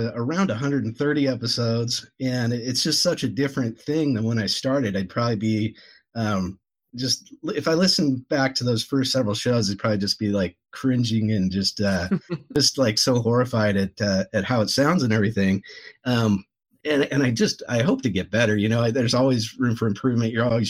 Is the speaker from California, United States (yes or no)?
yes; Chico, California, United States; I'm from Northern California, up in a little town called Chico.